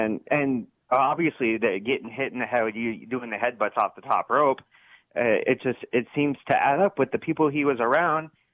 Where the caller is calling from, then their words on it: Las Vegas, Nevada, United States; Hey, Brian … in Las Vegas.